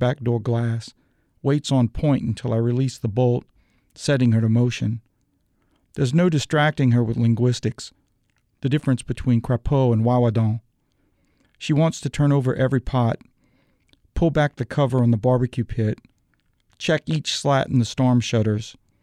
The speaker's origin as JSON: {"language": "English", "region": "Louisiana", "country": "United States", "said": "I'm from South Louisiana, and you know, that Jarman quote about, because I'm from a place, I write with love about it."}